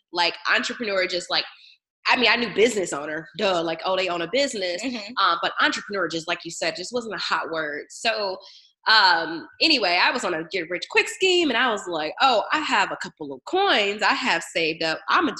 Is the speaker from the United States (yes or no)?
yes; Detroit, Michigan, United States; also born or lived in Atlanta; now in Dallas, United States; I'm from Detroit, Michigan, and I've been here in Dallas now for 6 going on 7 years, so I feel like I'm a Texan